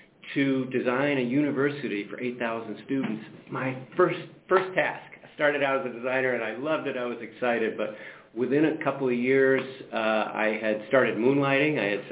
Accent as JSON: {"language": "English", "region": "New York", "country": "United States", "tie": "born or raised there", "said": "I grew up on Long Island, by the way."}